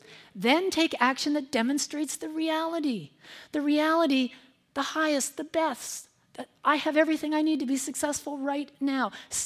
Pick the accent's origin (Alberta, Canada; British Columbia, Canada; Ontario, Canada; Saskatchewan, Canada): Ontario, Canada; Wayne Gretzky, the great Gretzky. He's a good old Canadian boy born right outside my hometown.